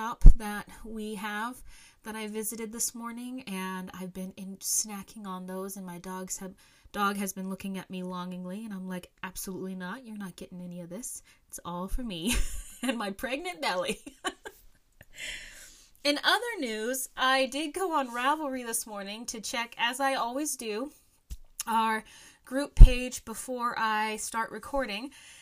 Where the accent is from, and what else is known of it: Alaska, United States